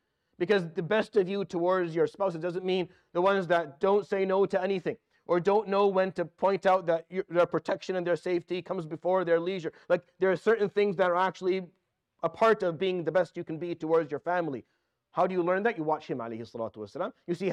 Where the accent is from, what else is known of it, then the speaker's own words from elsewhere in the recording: Syria; But I come from Syria, we don't use it that way. Ahli is my parents.